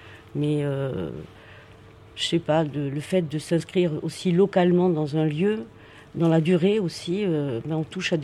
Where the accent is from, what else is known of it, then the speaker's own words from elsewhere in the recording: Paris, Île-de-France, France; On vient de Paris, donc c'est qui ces Parisiens qui viennent s'installer là.